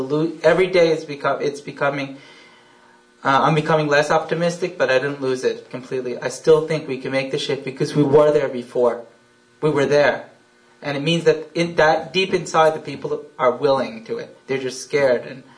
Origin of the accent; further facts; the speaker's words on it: Jerusalem, Jerusalem District, Israel; I mean, I grew up in Jerusalem. I can't imagine a wall going straight down Jerusalem.